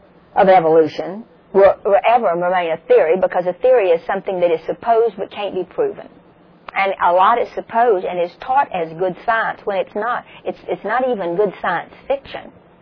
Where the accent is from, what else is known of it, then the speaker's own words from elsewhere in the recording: Missouri, United States; I mean, I'm from Missouri, show me.